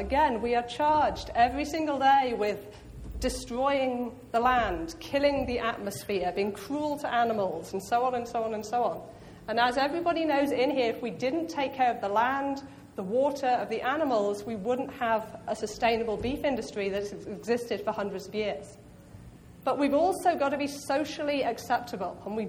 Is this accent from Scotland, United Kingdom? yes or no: no; Oxford, South East England, United Kingdom; now in Bozeman, United States; But I'm not from Arkansas. I am from Oxford, England. I've been over here for 6 years, 3 years at Cornell, three years at Washington State, and I just made the move to Bozeman